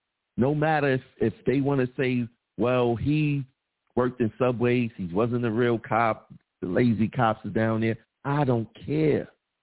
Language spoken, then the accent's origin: English; Brooklyn, New York, United States; I grew up in Bed-Stuy, so I'm familiar with that community a lot